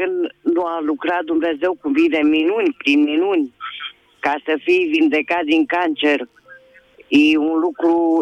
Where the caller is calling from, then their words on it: Târgu Jiu, Gorj County, Romania; de la Târgu Jiu.